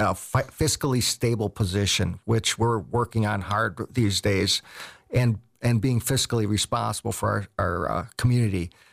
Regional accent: Caledonia, Wisconsin, United States; Caledonia. I grew up on 7 Mile 994.

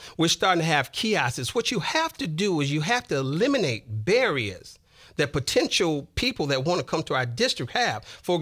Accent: Detroit, Michigan, United States; Not only because I'm born and raised in Detroit, but it has changed.

